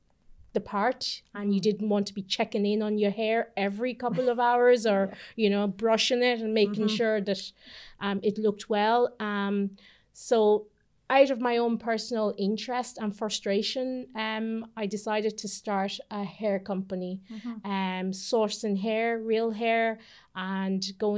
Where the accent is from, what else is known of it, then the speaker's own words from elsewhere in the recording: Ireland; But growing up in Ireland